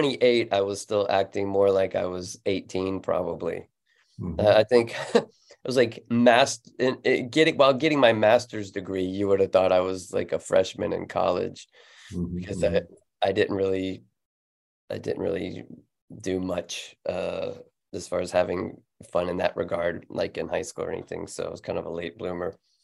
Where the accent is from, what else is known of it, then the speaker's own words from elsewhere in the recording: Florida, United States; And then I was from Florida. He was from Florida. He, after 2 years, went back to Florida. I grew up in Florida.